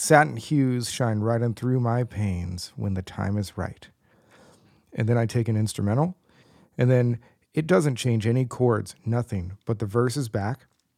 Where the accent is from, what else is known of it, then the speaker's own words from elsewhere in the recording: Tucson, Arizona, United States; Now, I don't know this from personal experience about my hometown of Tucson, Arizona